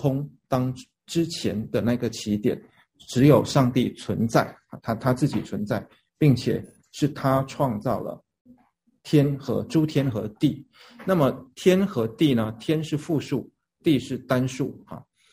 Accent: China; 我们中国人说这个上下四方叫做宇，对吧？

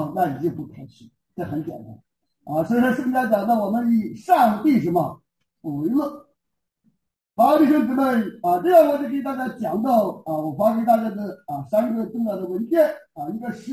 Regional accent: China; 我中国人讲的不好听

